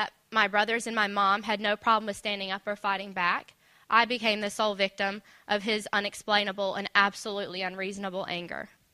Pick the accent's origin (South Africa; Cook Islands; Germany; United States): United States; North Carolina; moved away as an adult; I'm from North Carolina, which is the east coast of the U.S., and this is my first time traveling alone, my first time outside of the U.S.